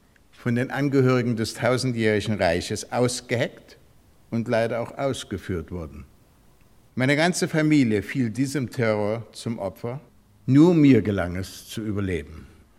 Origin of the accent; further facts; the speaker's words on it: Dresden, Saxony, Germany; born there; Ich wurde 1923 in Dresden geboren. Dresden, eine Stadt mit höchstem kulturellem Niveau, bot fast ungeahnte Entfaltungsmöglichkeiten für einen jungen, sehr jungen Musiker, dem damaligen Wunderkind.